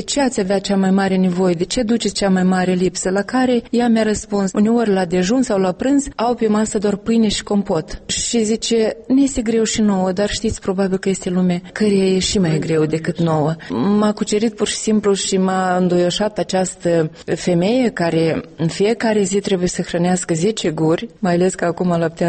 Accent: Soroca District, Moldova; satul meu de Baștină, parcă în Reunul Soroca, satul încet, încet, mi-e trist să zic că moare, că se stinge

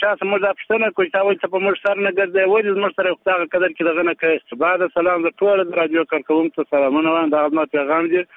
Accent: Sangin, Helmand, Afghanistan; زه د هلمند سنګین ولسوالۍ یم. دلته دم درالو سپنجوایي کې ماجر یم.

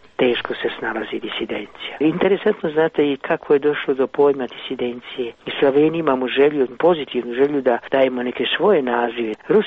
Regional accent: Mostar, Federation of Bosnia and Herzegovina, Bosnia & Herzegovina; born there; ja sam se vratio prije 2,5 godine da bi bio prisutan, već sam bio 2 puta u Beogradu, bio sam u Sarajevu, u mom rodnom gradu, Mostaru

